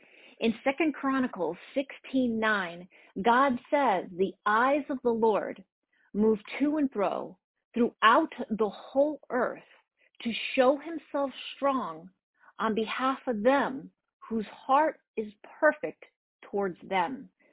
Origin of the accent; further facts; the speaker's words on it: New Jersey, United States; now in North Carolina, United States; So I live in North Carolina, but originally I am from New Jersey, and the temperature was 75 here for us.